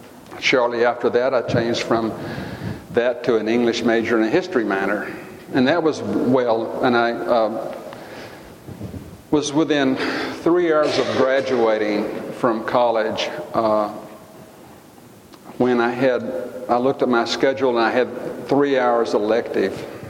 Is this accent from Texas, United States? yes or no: yes; Granbury, Texas, United States; growing up in Granbury, being an artist kind of wasn't on your horizon, you know